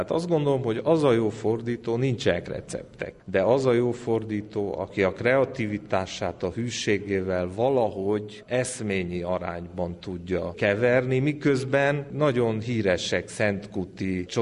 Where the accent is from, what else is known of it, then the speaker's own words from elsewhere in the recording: Cluj-Napoca, Cluj County, Romania; mint én, aki Kolozsváron születtem, és éltem nagyon sokáig